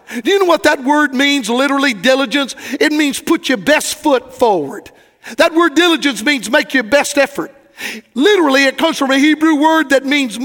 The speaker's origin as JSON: {"language": "English", "region": "Florida", "country": "United States", "said": "I was preaching in my home state of Florida."}